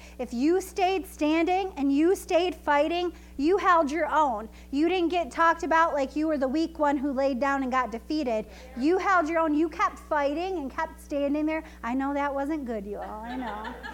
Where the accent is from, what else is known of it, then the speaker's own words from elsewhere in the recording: Jamestown, United States; I grew up in Jamestown and I went to Jamestown High School